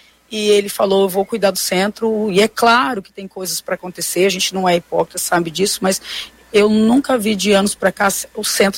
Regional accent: Fernandópolis, São Paulo, Brazil; now in Londrina, Brazil; De Fernandópolis. Interior de São Paulo, próximo a São José do Rio Preto. Moro já... Vim em 2002 para cá.

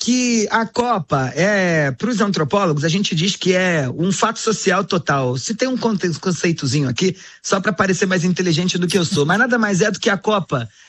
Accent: Brazil; essa habilidade que nós brasileiros temos quando saímos do Brasil para qualquer outro lugar e você diz: sou brasileiro

